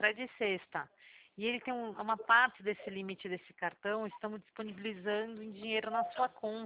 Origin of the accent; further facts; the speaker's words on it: São Paulo, Brazil; Eu sou daqui de São Paulo